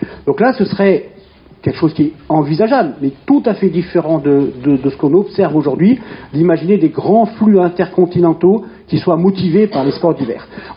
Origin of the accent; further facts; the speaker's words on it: Auvergne-Rhône-Alpes, France; tous savoyards dans la salle, on va dire on est les plus mal placé